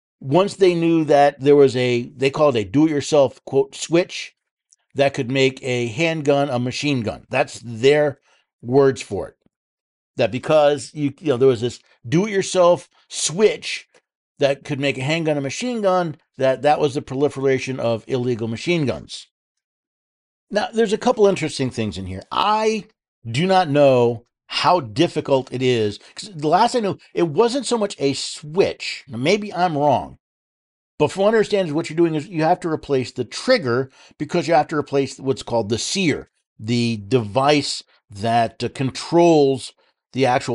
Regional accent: New York, United States; now in Tennessee, United States; Again, I was born and raised in New York. I actually had a carry permit in New York.

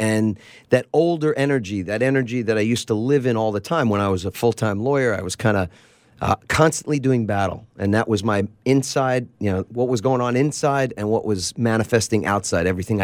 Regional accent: New York, United States; So even though I grew up in New York, that was my environment.

